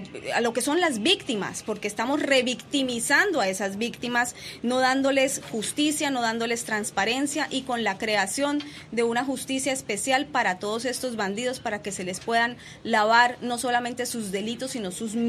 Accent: Colombia; en mi país, cubrí todo lo que fue guerrilla, paramilitarismo, narcotráfico y Senado. Todos los bandidos los cubrí yo en los 90 en Colombia.

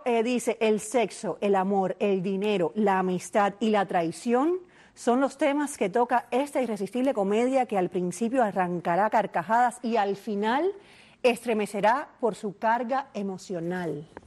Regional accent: Cuba; now in Miami, United States; para nosotros los cubanos, que muchos de nosotros vinimos directamente de Cuba a Miami

